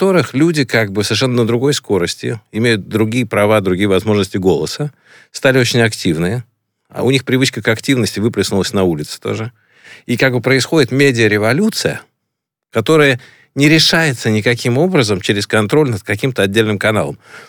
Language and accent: Russian; Russia; Я из России. Это значит, меня уже практически как бы меня косо смотрят везде.